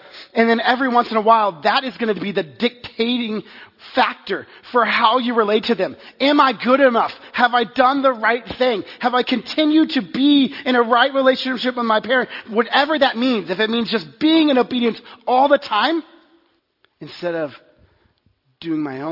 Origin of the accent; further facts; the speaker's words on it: Texas, United States; I grew up in Texas. And one of the things as being a sport athlete in Texas is that you were always after one thing, a Letterman jacket.